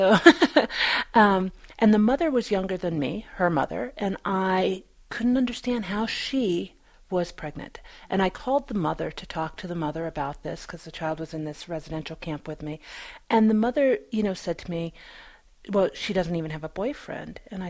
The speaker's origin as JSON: {"language": "English", "region": "North Dakota", "country": "United States", "tie": "born or raised there", "said": "And so I grew up in North Dakota. I grew up in a very rural area."}